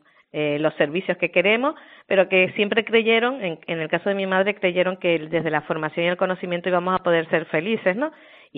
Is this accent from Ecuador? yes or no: no; Canary Islands, Spain; La verdad que es un grandísimo, grandísimo honor recibir esta medalla de oro de Canarias, ¿no? De mi pueblo.